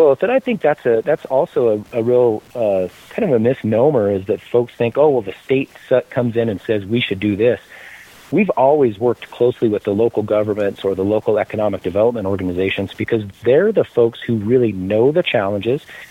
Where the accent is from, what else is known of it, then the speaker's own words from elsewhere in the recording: Rawlins, Wyoming, United States; now in Laramie, United States; Rollins, my hometown, got one, so gosh darn it, Laramie, where I currently live now, should get one too.